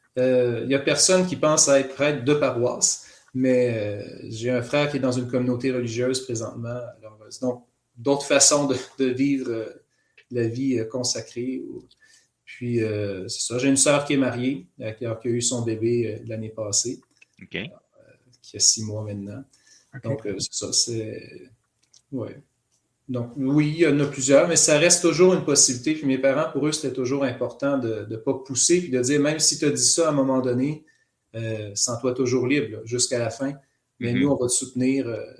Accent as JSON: {"language": "French", "region": "Quebec", "country": "Canada", "tie": "born or raised there", "said": "J'ai grandi en Estrie aussi. Donc, je suis toujours en Estrie."}